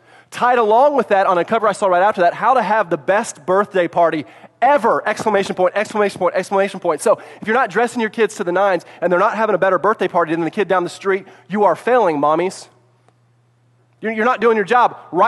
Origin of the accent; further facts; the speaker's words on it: Bolivar, United States; especially in Bolivar where I live, like, tons of people. I grew up in Bolivar. Everybody knows me, right?